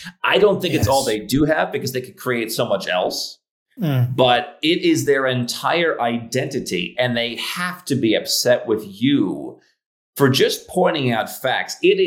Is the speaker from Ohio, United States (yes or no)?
yes; Cleveland, Ohio, United States; I grew up in Cleveland. The sports teams are terrible.